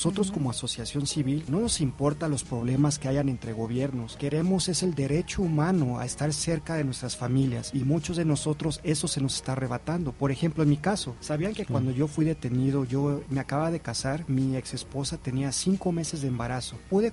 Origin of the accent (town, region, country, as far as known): Mexico